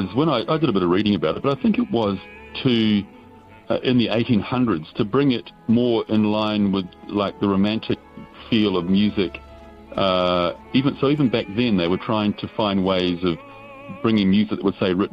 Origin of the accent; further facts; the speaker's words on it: New Zealand; growing up in New Zealand, especially when I first started performing.